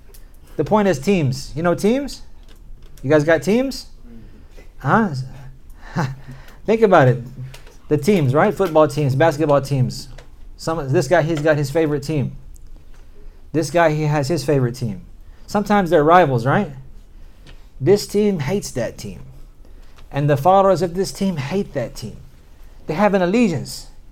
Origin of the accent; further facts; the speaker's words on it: Oklahoma, United States; I'm from Oklahoma.